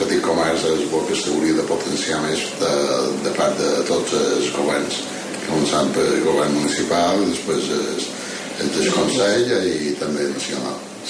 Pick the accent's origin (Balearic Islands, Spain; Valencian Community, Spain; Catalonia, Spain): Balearic Islands, Spain; Lloseta; Bé, som de Lloseta.